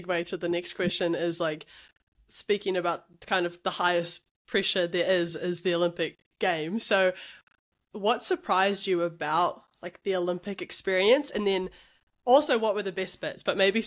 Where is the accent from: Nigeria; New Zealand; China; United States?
New Zealand; Cambridge, Waikato; I'm from Cambridge, like Cambridge High Girl